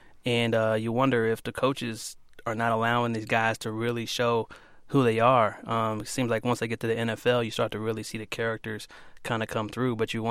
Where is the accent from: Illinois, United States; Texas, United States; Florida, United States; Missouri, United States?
Missouri, United States; Kansas City; We've seen my hometown Kansas City Royals, shameless plug, end 30 years of misery.